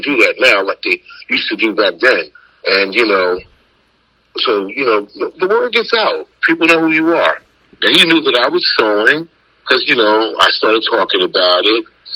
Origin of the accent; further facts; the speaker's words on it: Newark, New Jersey, United States; I lived on Stanley Avenue in Newark. I grew up in Newark, 10th Street. Stanley Avenue, Bergen, around that Clinton Avenue area.